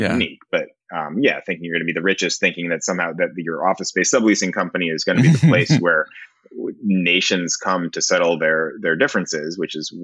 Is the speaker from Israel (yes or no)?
yes; Israel; I'm an Israeli, like I was born in Israel and I'm Jewish.